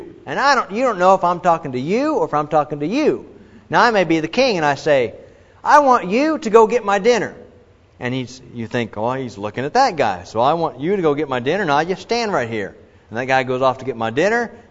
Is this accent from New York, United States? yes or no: no; Ohio, United States; now in Texas, United States; I grew up in Ohio, moved to Texas, and I noticed that it seemed like we lived in East Texas for the first part of our journey here